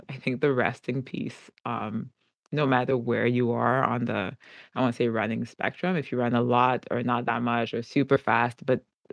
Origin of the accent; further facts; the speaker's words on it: Montreal, Quebec, Canada; now in Sudbury, Canada; I was born and raised in Montreal.